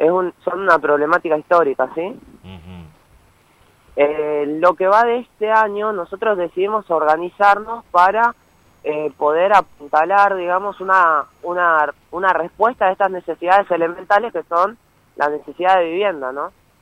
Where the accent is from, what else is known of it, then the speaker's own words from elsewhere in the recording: Puerto Esperanza, Misiones, Argentina; now in Posadas, Argentina; Soy de Puerto Esperanza.